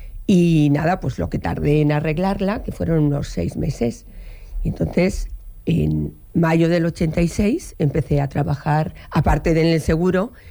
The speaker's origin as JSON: {"language": "Spanish", "town": "Seville", "region": "Andalusia", "country": "Spain", "tie": "born or raised there", "also_born_or_lived": "Barcelona", "said": "Yo soy hija de catedrático y hemos ido pues cambiando de ciudad. Nací en Barcelona, me crié en Sevilla, volví a Barcelona, San Cugat del Vallés y por fin empecé la carrera de medicina en Valencia."}